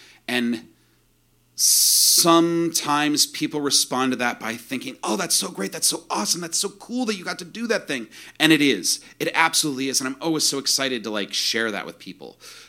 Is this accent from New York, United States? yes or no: no; Illinois, United States; I grew up in the Midwest, too, in central Illinois, and it's shitty